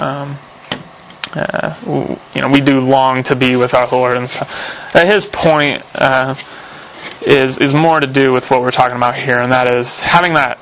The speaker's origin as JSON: {"language": "English", "country": "United States", "said": "You know, I'm American."}